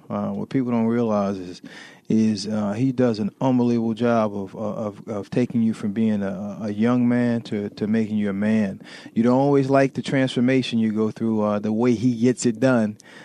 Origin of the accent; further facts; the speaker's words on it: Hempstead, New York, United States; I grew up in Hempstead, New York, right where the New York Jets practice.